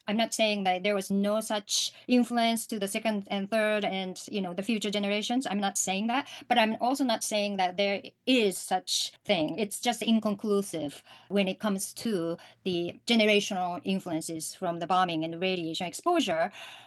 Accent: Hiroshima, Japan; born or raised there

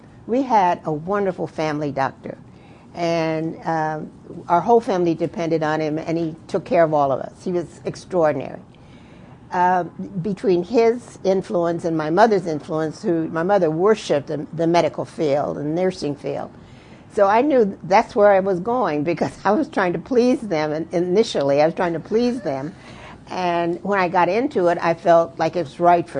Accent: United States; I felt I'm an American and I have rights and I am a good person.

